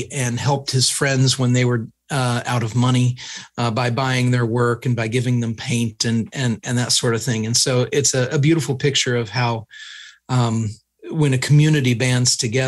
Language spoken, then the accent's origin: English; United States; I'm an American, so I call him Van Gogh.